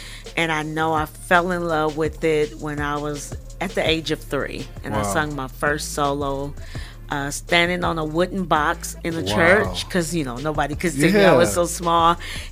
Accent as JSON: {"language": "English", "town": "Saginaw", "region": "Michigan", "country": "United States", "tie": "born or raised there", "said": "I'm originally from Saginaw, Michigan. I was born and raised there. My father's a pastor … at Galilee Baptist Church."}